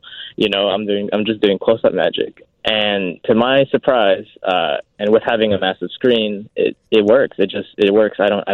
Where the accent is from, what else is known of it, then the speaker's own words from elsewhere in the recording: Acton, Massachusetts, United States; also born or lived in Canada; A little town called Acton. Acton, Massachusetts, and I lived there. I lived there and grew up since I was 11. So I kind of pretty much consider that my childhood. I don't really remember too much of Canada